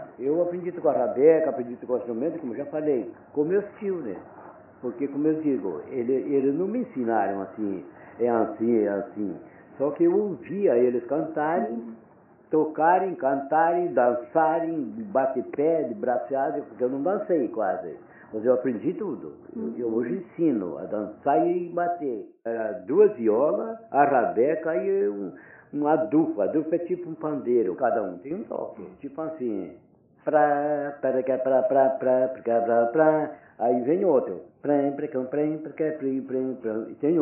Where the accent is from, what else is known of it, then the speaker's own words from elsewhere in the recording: Rio dos Patos, Brazil; born there; Nasci em Rio dos Patos, já no Rio dos Patos, eu já tocava viola.